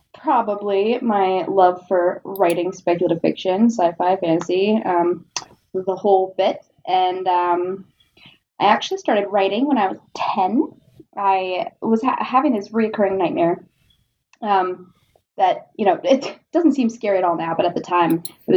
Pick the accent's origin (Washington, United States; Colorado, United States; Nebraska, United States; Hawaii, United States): Colorado, United States; Well, I did actually grow up here in Colorado. We have just recently returned after having lived, you know, in three other states across the country.